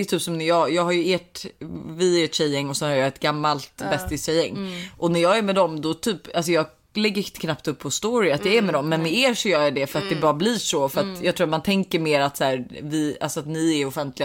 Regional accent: Stockholm, Stockholm County, Sweden; Jag är ju från Stockholm.

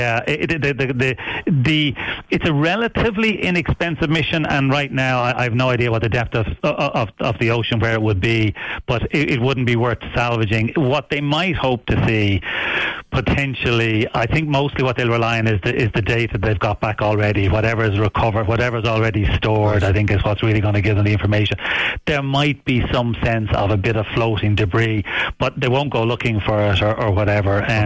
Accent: Clondalkin, Leinster, Ireland; now in Cork, Ireland; So I'm a Dublin man originally

